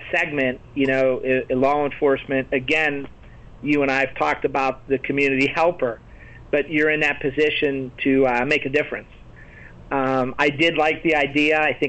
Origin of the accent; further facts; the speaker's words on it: Canonsburg, Pennsylvania, United States; You know, I grew up in the North Strabane, Canonsburg area.